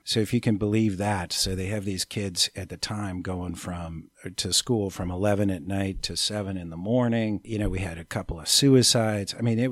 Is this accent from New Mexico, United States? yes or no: no; Canton, Ohio, United States; Canton, Ohio, to be exact. The home of the Pro Football Hall of Fame